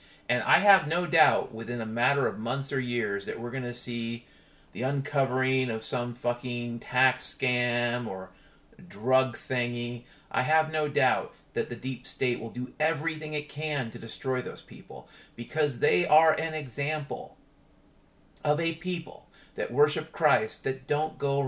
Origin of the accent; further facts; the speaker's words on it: Ireland; And keep in mind, I'm Irish, so I love potatoes.